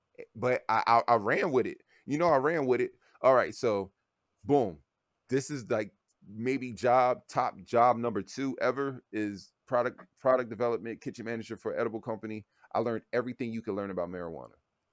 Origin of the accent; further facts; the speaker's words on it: East Coast, United States; I didn't understand. I didn't know. I was just from the East Coast.